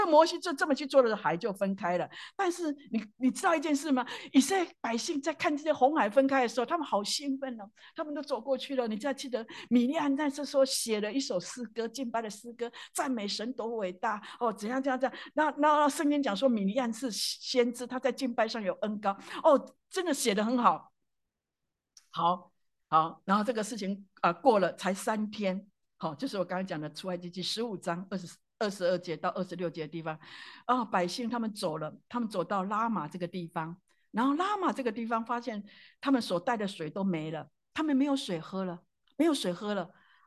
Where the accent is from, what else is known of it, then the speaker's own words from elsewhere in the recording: Taiwan; born there; 我出生在台湾的话，我们就用一些杀鸡杀羊，每初一十五在那边拜那些假神